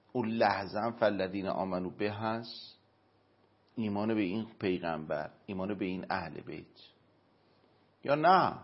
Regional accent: Iran; born there; من نسبت به ایرانی بودن خودم تعصب دارم، من زاده این مملکتم، من متعصبم نسبت به ایران

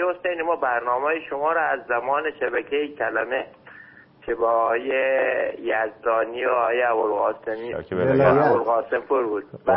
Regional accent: Iran; من به عنوان یه ایرانی به هیچ عنوان اینو پیروزی نمیبینم

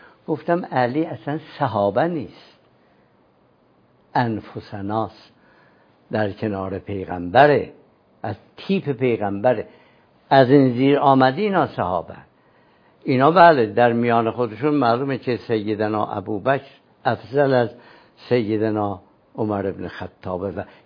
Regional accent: Iran; خیال میکرد من افغانستانیم. گفت من این انت، تو از کجایی؟ کسی که کم بیاره بحث رو عوض میکنه، یه بحث جدید میاره. به من گفت من این، از کجایی؟ گفتم من ایران.

